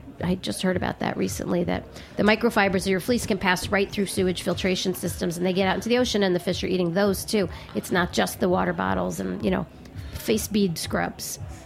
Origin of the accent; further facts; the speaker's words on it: New York, United States; You know, I grew up in New York.